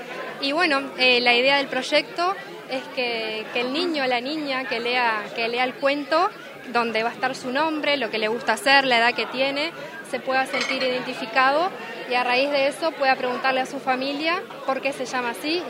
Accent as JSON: {"language": "Spanish", "town": "Bella Unión", "region": "Artigas", "country": "Uruguay", "said": "primero de nada porque soy del interior, vengo de Bella Unión y conozco la realidad."}